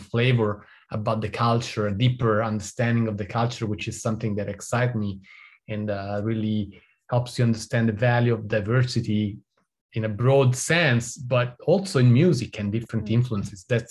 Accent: Texas, United States; accent: Texan; You haven't noticed my Texan accent, right?

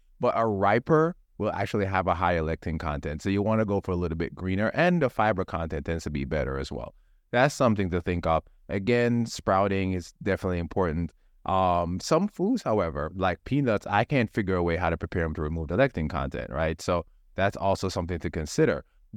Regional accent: Jamaica; I grew up in Jamaica. In Jamaica, when it comes to beans, we sprout them, we wash, we pressure cook our beans.

